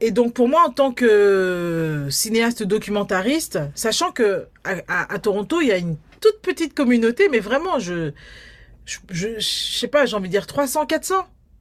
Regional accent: Paris, Île-de-France, France; born there; Moi, en l'occurrence, je suis d'origine guadeloupéenne, je suis née à Paris

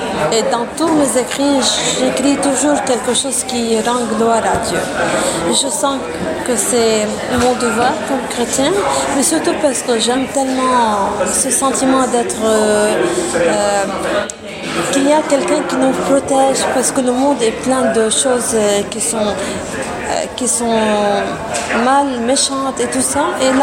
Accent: Lebanon; first language Lebanese Arabic; French is a second language; now in Canada; c'est surtout dans ma langue maternelle, la langue libanaise

